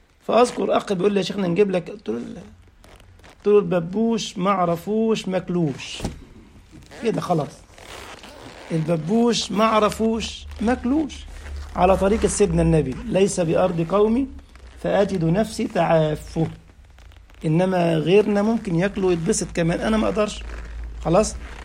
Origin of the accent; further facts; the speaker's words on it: Egypt; moved away as an adult; now in Germany; عندما اتيت المانيا حديثا ودعيت في بدايه وجودي هنا في رمضان ايضا على الفطور، وانا لا اعرف عادات غيري، ان انا جاي من مصر وكان اول مره اتغرب